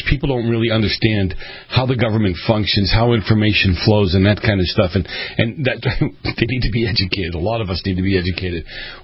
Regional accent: Boston, Massachusetts, United States; I grew up in Boston. It would be a big deal.

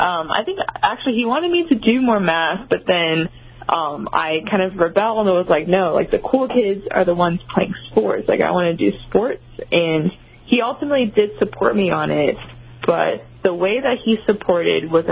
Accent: Wuhan, Hubei, China; because I said I was from Wuhan.

